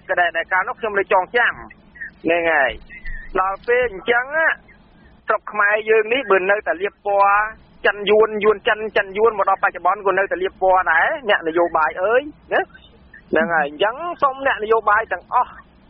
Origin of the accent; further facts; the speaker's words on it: Prey Veng, Cambodia; បាទខ្ញុំអ្នកព្រៃវែងទេអ្នកបង